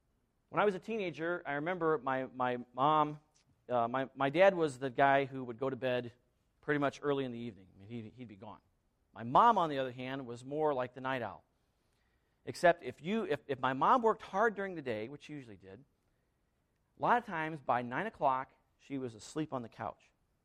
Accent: Milford, Indiana, United States; I was working at a factory in my hometown of Milford, Indiana, which is about almost 3 hours straight east of here.

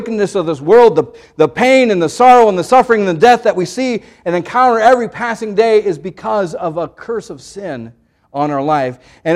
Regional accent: Iowa, United States; But we went swimming, and I'm from Iowa. I don't know much about the ocean.

